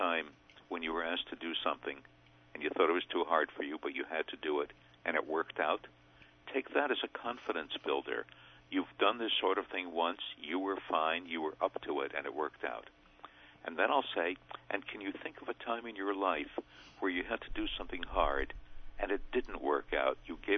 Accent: Brooklyn, New York, United States; I cannot ride a bicycle because I grew up in Brooklyn

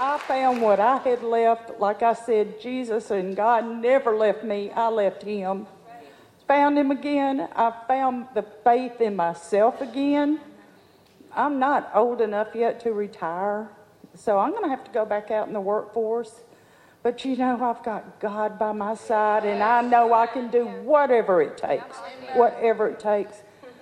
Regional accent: Nashville, Tennessee, United States; If you can't tell, I'm from Nashville, Tennessee. So I bring Southern hospitality to you. I grew up in a very loving, very Christian household.

